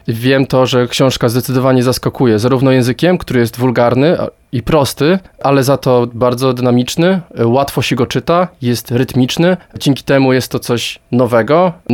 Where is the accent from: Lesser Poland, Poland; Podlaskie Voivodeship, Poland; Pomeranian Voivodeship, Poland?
Podlaskie Voivodeship, Poland; Suwałki; pochodzę z Suwałk